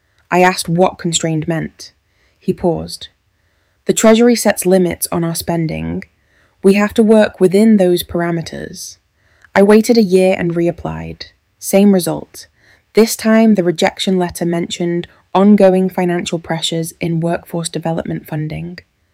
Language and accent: English; Birmingham, West Midlands, United Kingdom; I grew up in Perry Bar watching my dad drive buses for Birmingham City Council